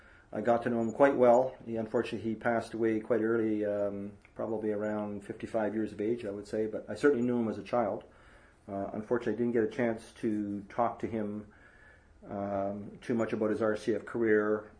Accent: Hamilton, Ontario, Canada; born there; Yep, I was born in Hamilton, Ontario, on the 28th of November, 1952.

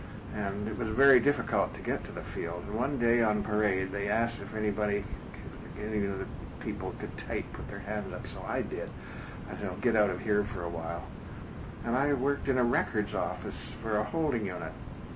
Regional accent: Ontario, Canada; also born or lived in Kitchener / Toronto / London; Yes, I was born in Kitchener, Ontario in 1926. I went to school in Toronto and London, Ontario.

